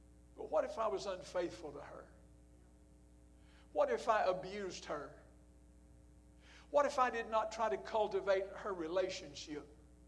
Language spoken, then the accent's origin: English; North Carolina, United States; I was going to spend a night there and then going to North Carolina, my hometown.